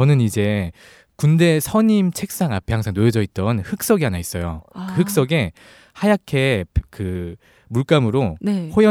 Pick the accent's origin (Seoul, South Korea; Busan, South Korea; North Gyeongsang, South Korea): Seoul, South Korea; 저는 따뜻한 서울 남자